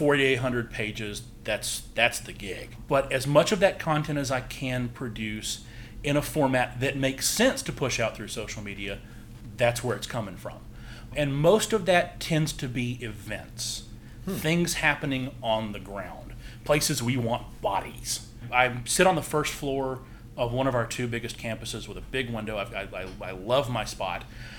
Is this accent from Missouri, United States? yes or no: no; Vicksburg, Mississippi, United States; No. I'm originally from Vicksburg, Mississippi.